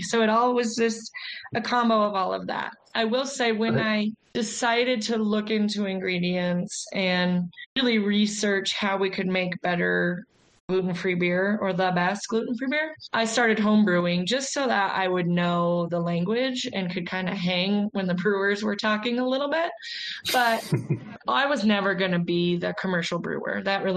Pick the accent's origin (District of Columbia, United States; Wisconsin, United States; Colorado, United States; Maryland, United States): Colorado, United States; So I am from Colorado, born and raised here, and ended up working at Coors primarily in logistics.